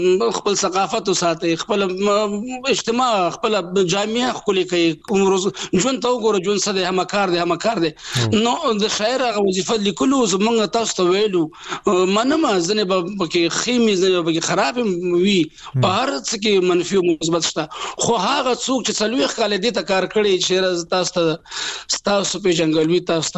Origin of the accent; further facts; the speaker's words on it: Afghanistan; زه افغان یم زما روح افغانستان دی